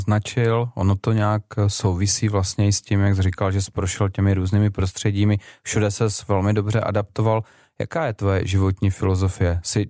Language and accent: Czech; Olomouc, Olomouc Region, Czechia; Jinak tu severní Moravu máme společnou, ty, že já jsem Olomoučák